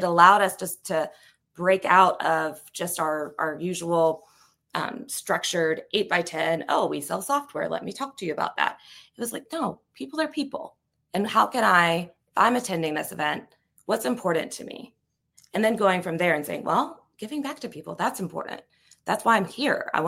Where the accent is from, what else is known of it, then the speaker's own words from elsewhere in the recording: the South, United States; being a Southerner, I think it's in my blood. I think it is just part of who we are.